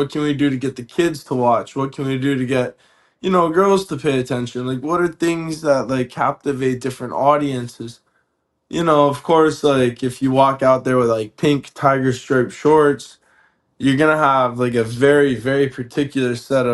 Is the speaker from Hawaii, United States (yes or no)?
yes; Hawaii, United States; I'm born and raised in Hawaii. I'm Sicilian Armenian.